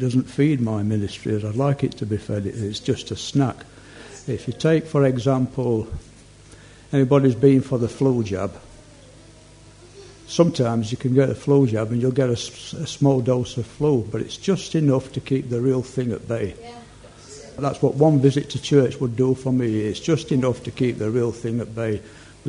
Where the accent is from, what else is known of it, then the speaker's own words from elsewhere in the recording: Yorkshire and the Humber, United Kingdom; accent: Yorkshire; I knew God before I knew the Yorkshire dialect. So English is my first language. I came out of hospital, and that's when I learned how to speak with a broad Barnsley dialect